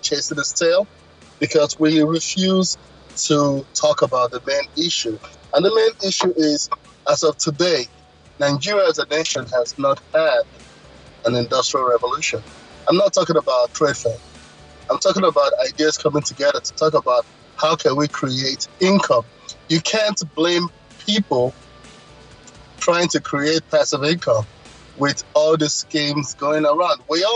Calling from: Canada; I'm calling from Canada.

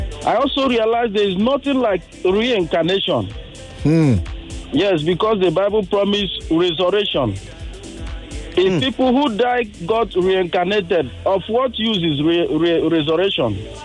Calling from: Okota, Lagos, Nigeria; I'm calling you from Okota at the moment.

